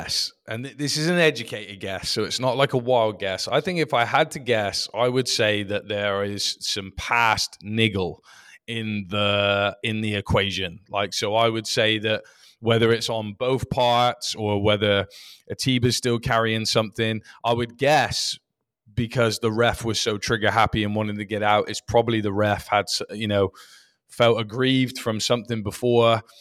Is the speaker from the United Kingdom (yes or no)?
yes; Plymouth, South West England, United Kingdom; I'm British. You know, I'm from Plymouth.